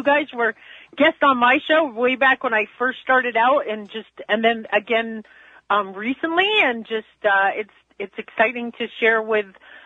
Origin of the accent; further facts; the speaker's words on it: New York, United States; because I grew up in New York and I was visiting my mom